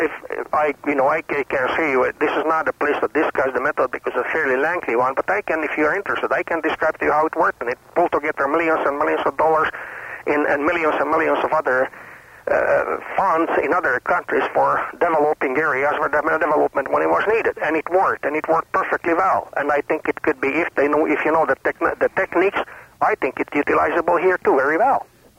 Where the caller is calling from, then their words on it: Whitehorse, Yukon, Canada; I'm calling from Whitehorse.